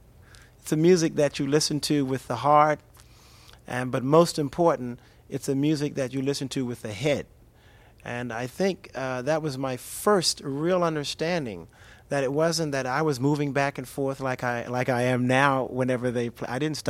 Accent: Virginia, United States; I'm from Virginia. My grandparents are from Virginia, and apparently the people came from that area in Africa.

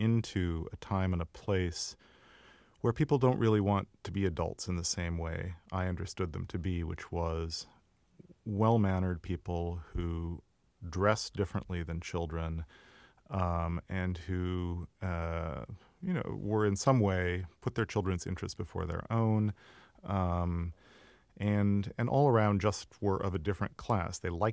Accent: Midwest, United States; It's more a portrait of a type that my parents were one instance of that I saw a lot of when I was growing up in the Midwest.

